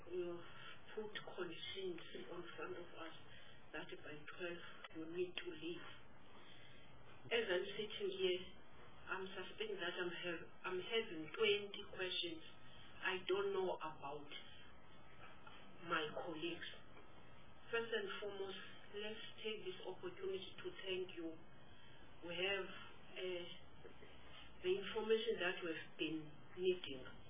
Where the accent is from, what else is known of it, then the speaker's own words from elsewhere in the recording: Eastern Cape, South Africa; I'm from Eastern Cape